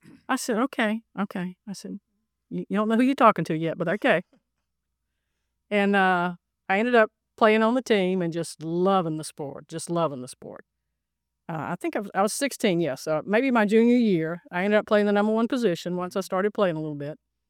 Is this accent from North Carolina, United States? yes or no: yes; Goldsboro, North Carolina, United States; Well, I grew up in Goldsboro. Lived there my entire life until I went to college.